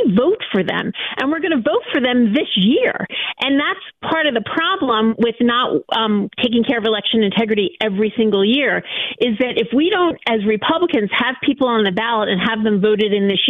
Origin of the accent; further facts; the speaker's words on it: Philadelphia, Pennsylvania, United States; My feeling on that as a Philadelphian is, first of all, I'm a lawyer